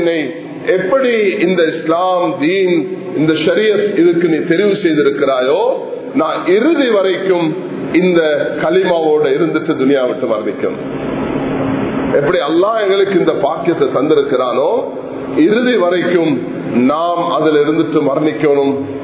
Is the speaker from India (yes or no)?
no; Sri Lanka; நாங்கள் இலங்கை நாட்டு பிரஜைகள்